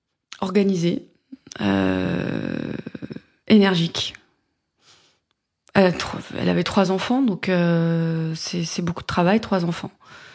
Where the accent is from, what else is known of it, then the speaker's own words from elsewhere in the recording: Île-de-France, France; also born or lived in Paris; Je suis née dans le 14e arrondissement. J'ai grandi dans les Yvelines.